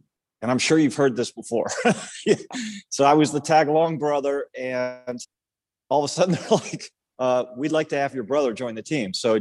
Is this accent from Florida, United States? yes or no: no; Germantown, Maryland, United States; I grew up in Washington, D.C. area, a town outside of D.C. called Germantown, Maryland, which is maybe 20 minutes from or 20 miles from the Capitol.